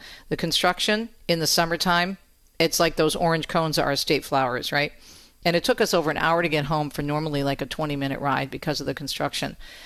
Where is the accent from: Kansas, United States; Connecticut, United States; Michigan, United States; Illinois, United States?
Michigan, United States; also born or lived in New York / New Jersey; And I grew up here. I was born on the East Coast, another busy area, New York and Jersey area, and then came to Michigan with my family when my father was transferred.